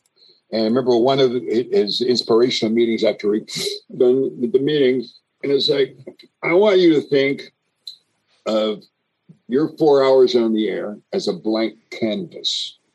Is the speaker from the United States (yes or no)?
yes; East Coast, United States; You see, I grew up on the East Coast primarily.